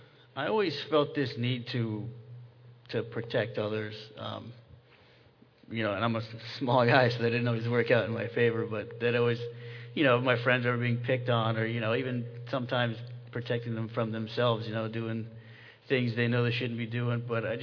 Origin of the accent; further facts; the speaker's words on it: Massachusetts, United States; I'm from Massachusetts, so I applied up there, and luckily I was hired.